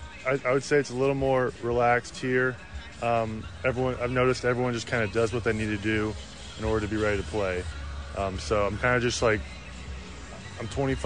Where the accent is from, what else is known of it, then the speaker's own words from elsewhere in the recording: Oklahoma City, Oklahoma, United States; So I'm actually from Oklahoma City. I know Jeff Andrews from Edmond, but I'm from Oklahoma City, which is, you know, 5 minutes. But I had a fun childhood growing up there.